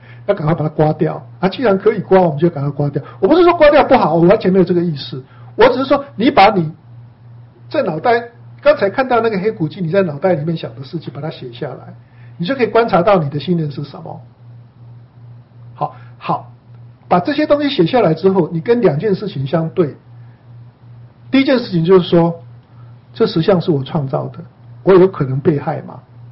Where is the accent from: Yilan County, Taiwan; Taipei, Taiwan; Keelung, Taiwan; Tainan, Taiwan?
Yilan County, Taiwan; 是我们宜兰人